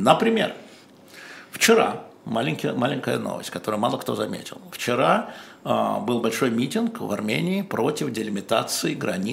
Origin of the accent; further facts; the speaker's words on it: Russia; два иностранных агента, два русских, выходят в город в центр манифестации